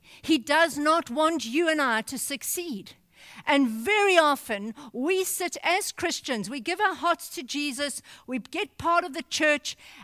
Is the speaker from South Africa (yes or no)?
yes; South Africa; it might be because I'm South African.